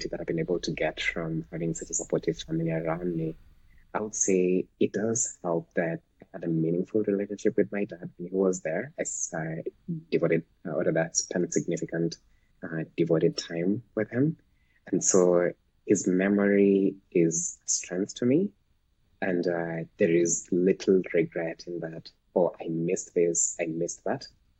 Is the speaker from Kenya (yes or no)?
yes; Western Kenya, Kenya; first language Luo; English is a second language; My mother tongue is it's Dolo. It's a tribe found in Western Kenya. And so there's this phrase in Luo.